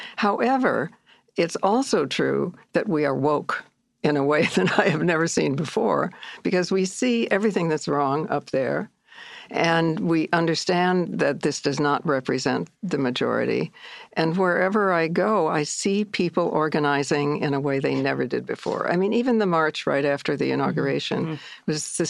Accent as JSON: {"language": "English", "region": "Midwest", "country": "United States", "said": "I'm a Midwesterner, yeah."}